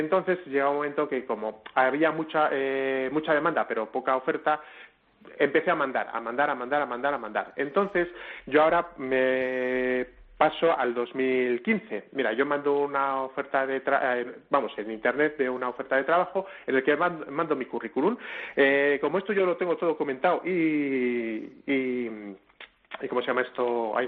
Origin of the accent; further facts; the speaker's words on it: Palencia, Castile and León, Spain; Sí, sí, soy de aquí, de Palencia, sí.